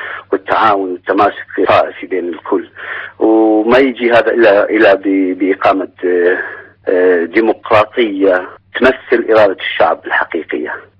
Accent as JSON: {"language": "Arabic", "country": "Iraq", "said": "ما كنت يوم الأيام أحس بالعراق أنه أنا فقط آشوري، أنا كنت دائما أحس أنه أنا عراقي قبل كل شيء،"}